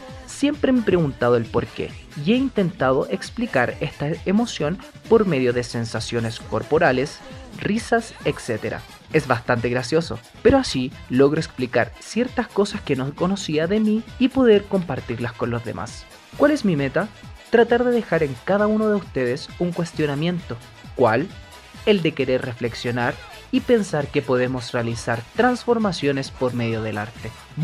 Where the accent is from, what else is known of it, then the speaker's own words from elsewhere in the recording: Santiago, Santiago Metropolitan Region, Chile; now in El Salvador, Chile; Vengo de Santiago, particularmente de la comuna de La Granja.